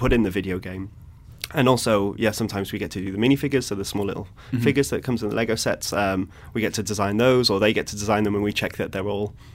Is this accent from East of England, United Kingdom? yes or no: no; London, United Kingdom; now in Billund, Denmark; I came from London, so going from London to Billund, so a town of millions and millions and millions to like a small rural town of 3,000 people.